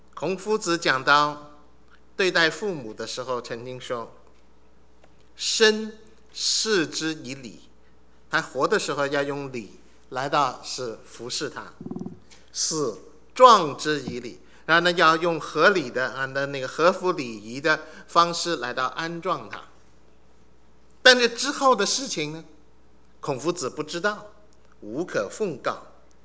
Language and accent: Chinese; China; 我们中国人特别欢喜玉，所以对那个玉特别有感情